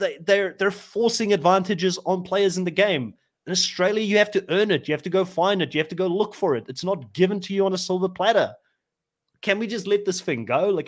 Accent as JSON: {"language": "English", "country": "South Africa", "tie": "born or raised there", "lives_now": "United States", "said": "Like, growing up in South Africa, music is very much a part of the culture."}